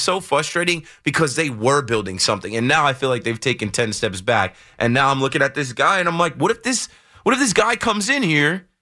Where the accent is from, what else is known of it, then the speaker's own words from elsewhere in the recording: New Jersey, United States; I'm a Nets fan because I'm from New Jersey.